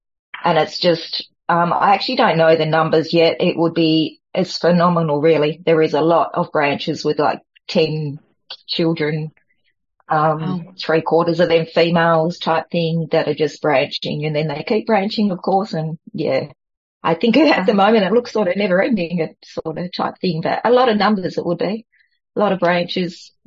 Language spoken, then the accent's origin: English; Tasmania, Australia; I'm from Tasmania, everybody. Just want to say, and that's a little island down on the bottom of Australia, if no one knows.